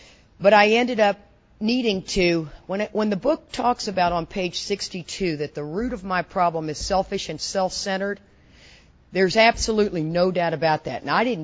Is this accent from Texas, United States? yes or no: yes; Houston, Texas, United States; And then we all get into outside issues because we're growing up in Houston and we're all drinking lots of Boone's Farm apple wine, right?